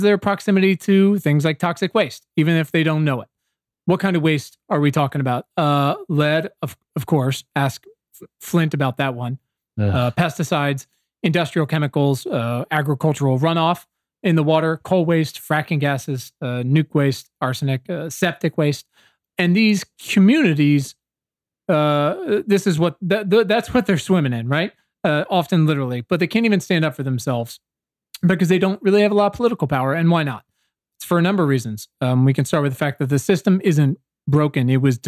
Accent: Virginia, United States; I'm from Southeastern Virginia. My high school's 50% black

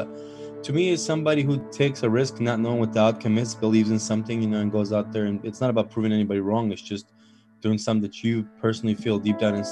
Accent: Bosnia & Herzegovina; I'm originally from Bosnia, which is in Europe. I grew up just like any other kid.

